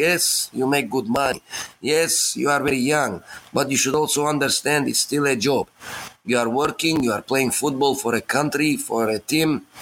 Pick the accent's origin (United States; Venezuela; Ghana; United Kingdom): United Kingdom; England; I'd be proud as an Englishman